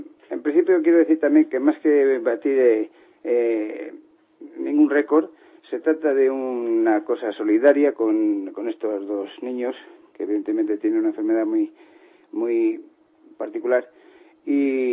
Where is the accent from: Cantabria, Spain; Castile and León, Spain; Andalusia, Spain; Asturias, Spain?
Castile and León, Spain; Bercianos del Real Camino; De Bercianos del Real Camino.